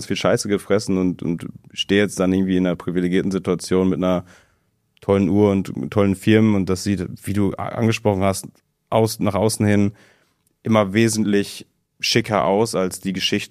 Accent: North Rhine-Westphalia, Germany; ich bin in der Stadt in NRW groß geworden

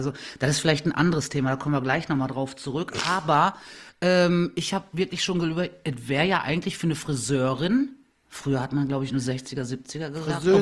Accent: Hückelhoven, North Rhine-Westphalia, Germany; born there; now in Sonsbeck, Germany; gebürtig bin ich aus Hückelhofen. Ja. Aus Schaufenberg. Schaufenberg bei Hückelhofen. Hückelhofen, Schaufenberg, sagt man, ne? Ja, und dann sind wir ja 1981, 82 sind wir nach Sonsbeck gezogen.

